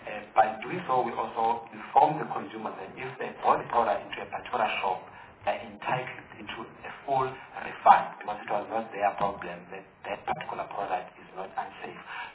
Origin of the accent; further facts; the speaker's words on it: South Africa; which as a South African or part of the African continent is not something which is good.